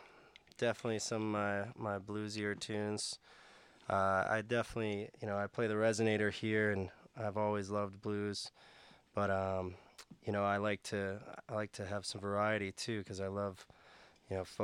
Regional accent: Massachusetts, United States; now in Boulder, United States; a lot of folks that I grew up in Massachusetts, and I'm sure there's some folks back there listening right now

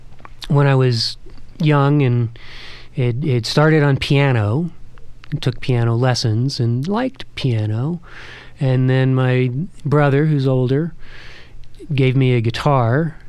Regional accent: Texas, United States; Growing up in Texas, I got to hear a lot of blues. My uncle was a blues musician in Texas.

